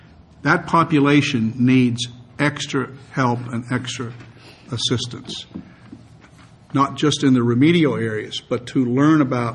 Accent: Florida, United States; now in California, United States; And I came from Florida.

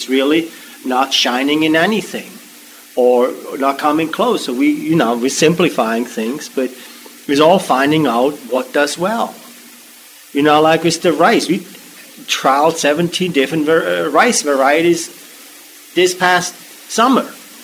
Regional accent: Switzerland; Like, I grew up in Switzerland.

